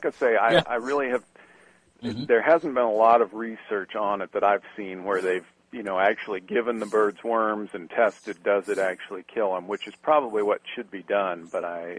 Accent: Nebraska, United States; I grew up in Nebraska on a small farm, and you know, had backyard flocks and different birds.

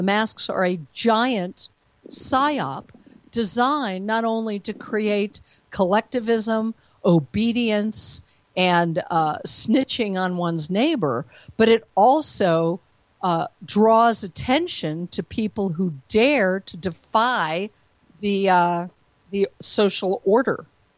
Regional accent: United States; I don't understand Israel politics at all because I'm an American

